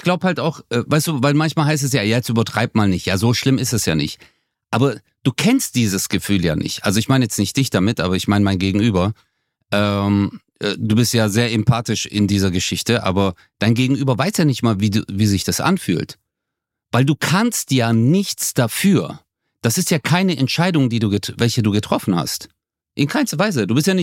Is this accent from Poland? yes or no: no; Turkey; den Rassismus, den ich jetzt zum Beispiel als Türke durchgemacht habe